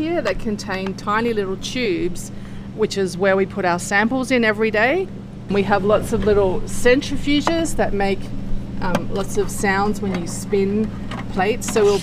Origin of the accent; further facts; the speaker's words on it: Sydney, New South Wales, Australia; obviously I don't have a Jackson accent. I'm from Sydney, Australia.